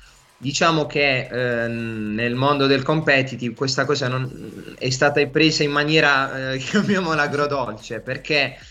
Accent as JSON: {"language": "Italian", "town": "Bari", "region": "Apulia", "country": "Italy", "said": "io sono di Bari, ho 26 anni"}